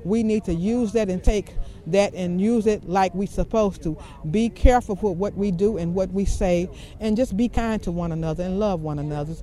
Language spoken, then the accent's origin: English; the South, United States; I'm from the South. My mother taught me well.